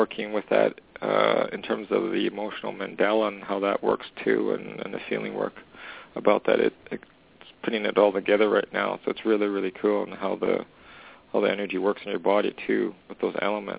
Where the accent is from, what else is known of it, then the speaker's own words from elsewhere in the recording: Alberta, Canada; I'm from Western Canada.